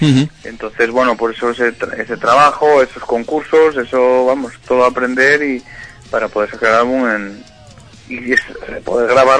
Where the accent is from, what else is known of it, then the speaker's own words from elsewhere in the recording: Asturias, Spain; nuestra forma de pensar es asturiana, o somos de Asturias